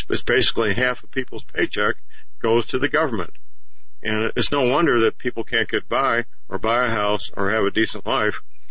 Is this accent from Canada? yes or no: no; St. Louis, Missouri, United States; In fact, the local network TV stations in St. Louis, my hometown, were even reporting George Soros money behind the rioters, which shocked me, but they did.